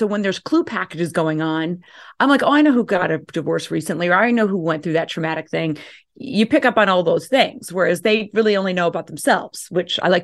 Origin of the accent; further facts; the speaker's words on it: Chicago, Illinois, United States; I have like, you know, trauma being an Irish Catholic right. family from Chicago.